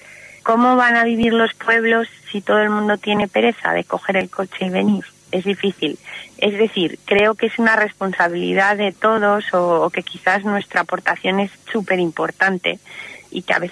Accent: Valencia, Valencian Community, Spain; born there; Sería interesante ver valencianos por aquí, porque yo nací en Valencia y es una tierra muy diferente.

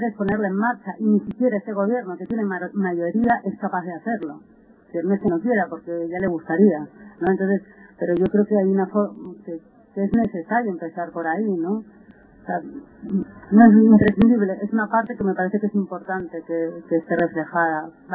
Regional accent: Argentina; porque soy argentina

